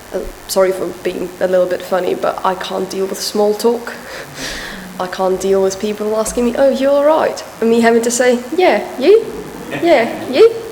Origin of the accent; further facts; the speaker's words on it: Khmelnytskyi, Khmelnytskyi Oblast, Ukraine; So I'm from Khmelnytskyi. This doesn't sound like anything you know, probably. It's in between central and western Ukraine.